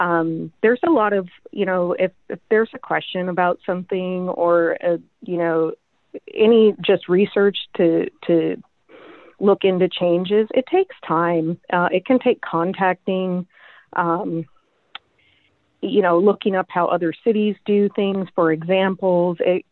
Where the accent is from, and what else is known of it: Black Diamond, Washington, United States; born or raised there; now in Bellevue, United States